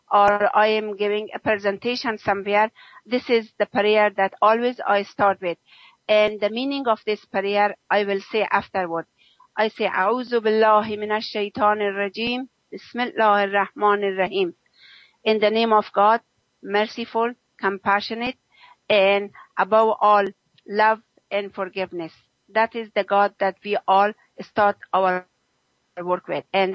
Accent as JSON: {"language": "English", "country": "Afghanistan", "tie": "born or raised there", "second_language": "English", "said": "in the time that I was born in Afghanistan, at the time that I really grew up in Afghanistan as a young lady, as a small kid"}